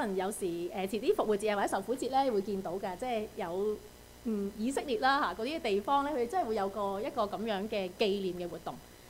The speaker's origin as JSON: {"language": "Cantonese", "country": "Hong Kong", "moved": "yes", "said": "嗱我都想去旅行嘅，我都會翻香港嘅。但是你知啦，我哋香港人咧，疫情之前咧，一年都起碼去幾次旅行噶嘛"}